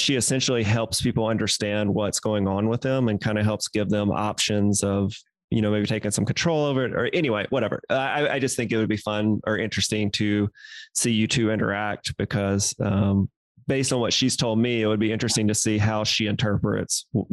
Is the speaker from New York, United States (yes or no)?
no; Mississippi, United States; I think I am originally from Mississippi.